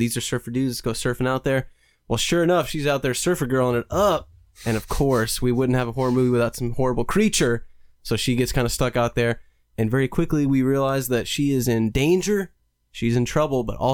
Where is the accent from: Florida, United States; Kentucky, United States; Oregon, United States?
Kentucky, United States; No, I'm from Kentucky, man.